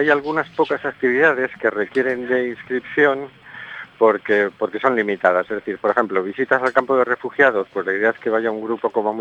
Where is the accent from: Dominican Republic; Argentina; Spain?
Spain; Valencia, Valencian Community; born there; now in A Coruña, Spain; yo nací en Valencia, hijo de un manchego y de una vasca. Así que de alguna forma ya desde pequeñito viví lo que es el desarraigo y tenía esa sensibilidad latente. Luego cuando vine a vivir a Coruña, llevo aquí más de casi 30 años